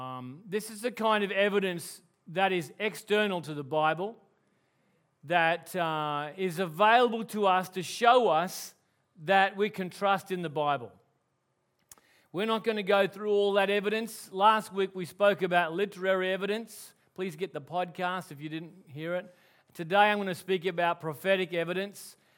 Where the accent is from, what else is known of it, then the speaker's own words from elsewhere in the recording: Melbourne, Victoria, Australia; they lived in Brisbane, I was from Melbourne